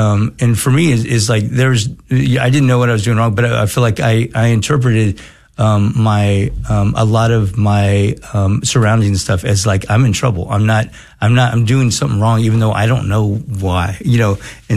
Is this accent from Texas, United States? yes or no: yes; San Antonio, Texas, United States; also born or lived in San Francisco; So my early life, you know, I grew up in San Antonio. So I moved from San Francisco. My parents came with me, but I'm just kidding. I was about 2.